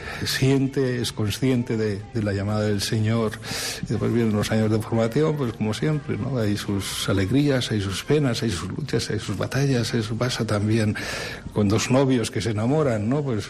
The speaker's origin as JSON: {"language": "Spanish", "town": "Burgo de Osma", "region": "Castile and León", "country": "Spain", "tie": "born or raised there", "said": "en la Catedral de Burgodesma, en mi pueblo, donde recibí el bautismo, la confirmación, donde hice monaguillo, donde crecí en la fe"}